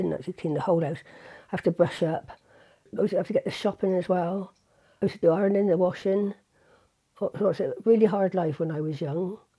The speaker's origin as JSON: {"language": "English", "town": "Bath", "region": "South West England", "country": "United Kingdom", "tie": "born or raised there", "said": "Well, I was born in New King Street, which is down by Green Park, Sainsbury's, and the big houses there."}